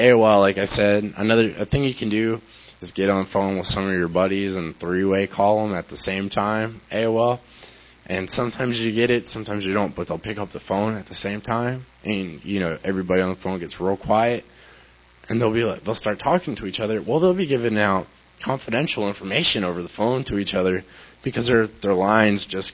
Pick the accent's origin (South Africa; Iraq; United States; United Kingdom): United States; Tennessee; also born or lived in Florida; Yeah, I'm from Tennessee. Here, everybody's always like, we're recording you. So it's like, okay. This is really the only state I've lived in other than Florida.